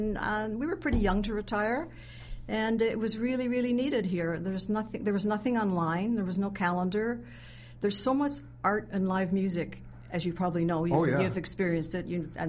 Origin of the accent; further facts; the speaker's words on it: Canada; now in Mazatlan, Mexico; Yeah, I'm Canadian.